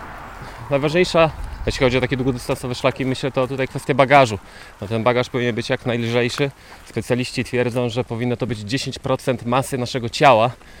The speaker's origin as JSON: {"language": "Polish", "town": "Żory", "region": "Silesian Voivodeship", "country": "Poland", "said": "ja trochę dalej mieszkam, pochodzę z Żor na Górnym Śląsku, niedaleko Rybnika, Katowic."}